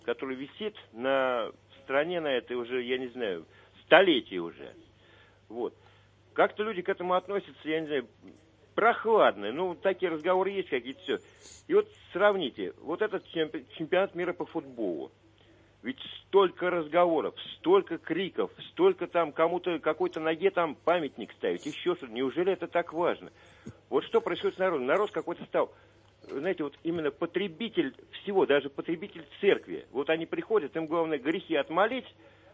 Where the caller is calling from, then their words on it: Moscow, Russia; из Москвы вас беспокоит